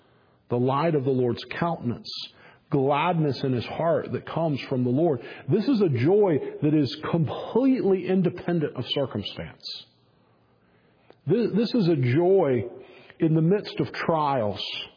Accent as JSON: {"language": "English", "country": "United States", "said": "If you will allow me as an American, as a United Statesian, you're Americans too. You live in North America. As someone from the United States, to comment on your particular situation"}